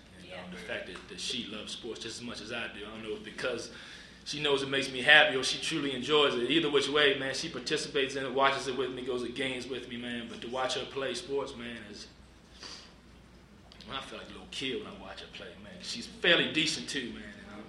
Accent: Columbia, Maryland, United States; I grew up out in Columbia. That's where I got clean at.

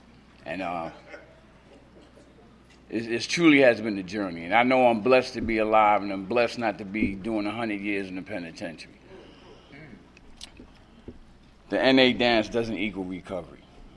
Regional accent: New York City, New York, United States; I was born and raised in New York City Housing Project.

